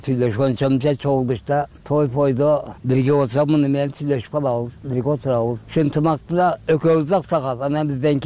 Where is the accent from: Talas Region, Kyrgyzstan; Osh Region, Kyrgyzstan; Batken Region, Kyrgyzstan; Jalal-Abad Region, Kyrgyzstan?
Osh Region, Kyrgyzstan; Osh; Мен Оштон болом.